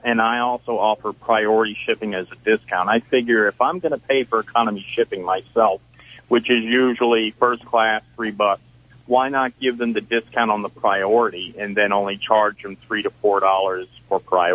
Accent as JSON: {"language": "English", "town": "New Orleans", "region": "Louisiana", "country": "United States", "lives_now": "Seattle, United States", "said": "You know I'm from New Orleans. Although lately I've been based out of Seattle now for the last 6 months."}